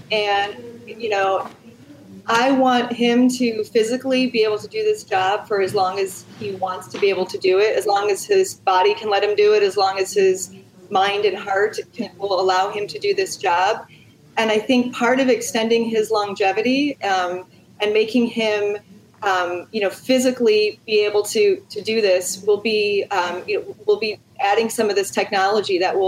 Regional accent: Ohio, United States; We're Mary Beth and I, we're from Ohio. We have to be the Buckeyes, right?

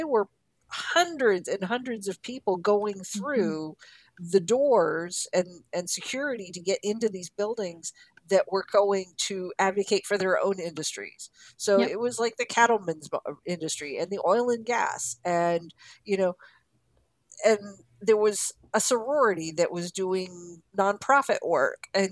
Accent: North Carolina, United States; And then I'm from Johnston County.

